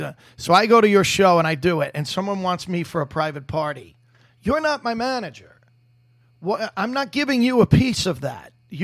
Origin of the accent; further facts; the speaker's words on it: New York, United States; "Hey, I'm from New York,"